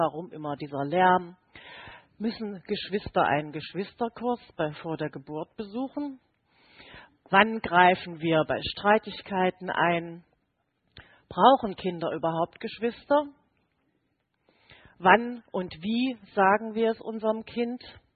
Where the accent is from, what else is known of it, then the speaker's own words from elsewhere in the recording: Saxony, Germany; Halle ist in der Nähe von Leipzig, das kennen jedenfalls mehr Leute. Insofern können Sie sich ungefähr vorstellen, wo ich herkomme.